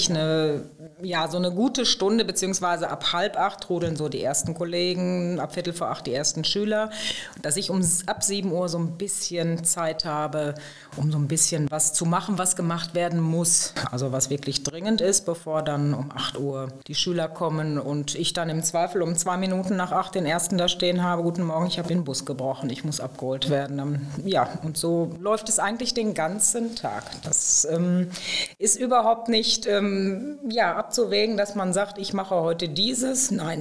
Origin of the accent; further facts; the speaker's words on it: Attendorn, North Rhine-Westphalia, Germany; Ich bin 49 Jahre alt, ich habe drei Kinder, ich komme aus Attendorn-Petersburg